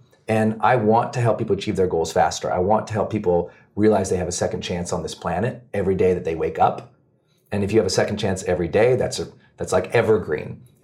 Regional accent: Montana, United States; Growing up in Montana, we just had nothing.

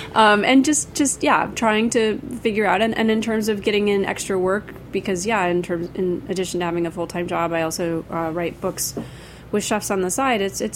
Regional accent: United States; They're very discreet, which is sort of the hardest thing for me as an American to learn about

